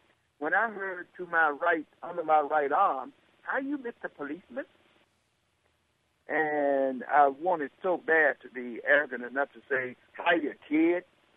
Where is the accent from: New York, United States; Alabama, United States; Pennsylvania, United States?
Alabama, United States; born there; I was born in Sumter County, Alabama. I was treated like an unwanted stepchild and an insignificant other all of my little boy life by racist white people. Not all the white people in my town were racist